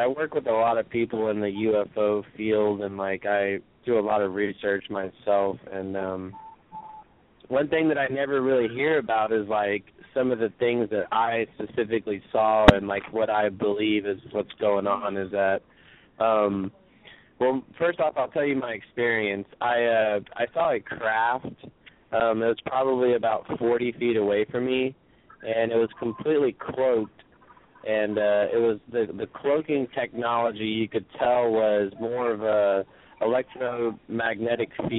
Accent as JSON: {"language": "English", "town": "Dallas", "region": "Texas", "country": "United States", "said": "I'm from Dallas."}